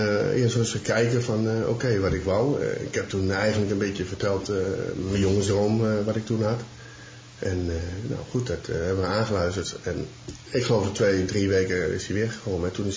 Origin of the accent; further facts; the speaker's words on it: Gelderland, Netherlands; Ik kom uit Gelderland. Ik ben 47 jaar.